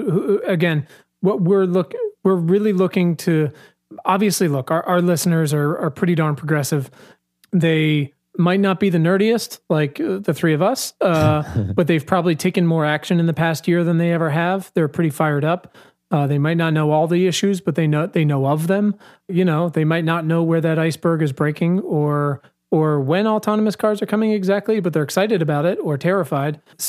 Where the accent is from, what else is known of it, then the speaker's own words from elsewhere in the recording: Virginia, United States; I'm from Virginia. I still spend half the year there.